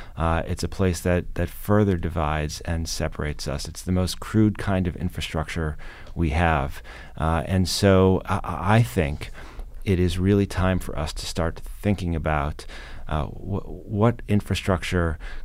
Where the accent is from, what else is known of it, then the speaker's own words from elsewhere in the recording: Chicago, Illinois, United States; also born or lived in New York City; I grew up in Chicago. I lived in New York City for 20 years